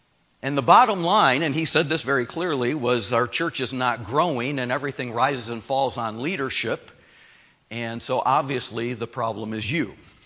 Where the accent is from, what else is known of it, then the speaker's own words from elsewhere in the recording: Michigan, United States; also born or lived in Maine; now in Phoenix, United States; It's good to be back in the Midwest. I grew up in Michigan, spent the last almost 18 years pastoring in Maine, and now in the desert of Arizona in Phoenix.